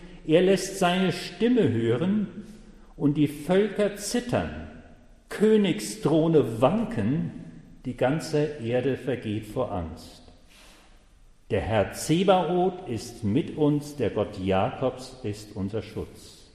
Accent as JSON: {"language": "German", "region": "Hesse", "country": "Germany", "tie": "born or raised there", "said": "In Hessen, da wo ich groß geworden bin, wo ich zuletzt Dienst hatte"}